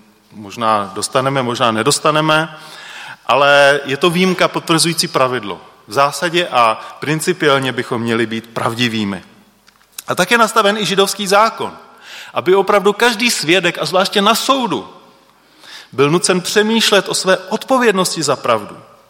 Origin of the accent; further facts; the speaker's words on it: Liberec, Liberec Region, Czechia; Jste na Moravě, že jo? Tady se říká lež jak Praha. U nás v Liberci, já nevím proč, ale tam se říkalo, to je lež jak Brno.